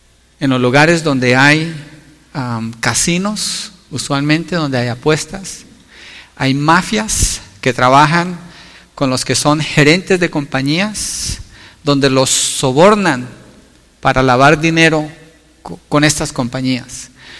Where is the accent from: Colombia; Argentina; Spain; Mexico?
Colombia; Creo que en mi país, en Colombia, hay algo de esto. Allá, cuando yo crecí, había personas trabajando en la casa